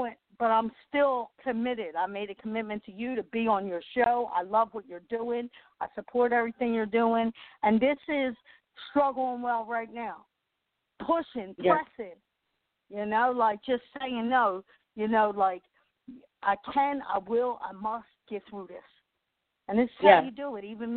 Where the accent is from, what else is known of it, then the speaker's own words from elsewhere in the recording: Philadelphia, Pennsylvania, United States; I'm born and raised in Philadelphia. I was born addicted to heroin.